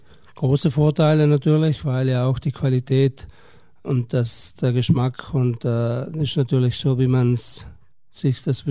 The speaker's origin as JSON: {"language": "German", "region": "Trentino-Alto Adige", "country": "Italy", "said": "Aber ja, Skifahren als Südtiroler ist das natürlich fast ein Muss."}